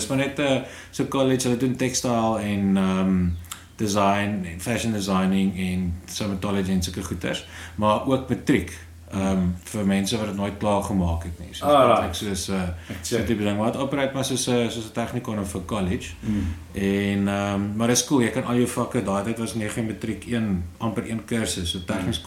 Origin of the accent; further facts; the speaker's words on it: Pretoria, Gauteng, South Africa; Ek het groot geword in Pretoria, born and raised, ja. Het vir 36 jaar van my lewe daar gebly.